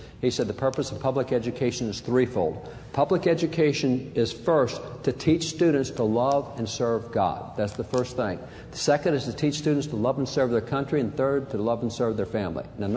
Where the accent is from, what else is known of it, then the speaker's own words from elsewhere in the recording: Texas, United States; this is pretty disgusting for me as a Texan, because we call Fort Worth, we call it Cowtown, USA.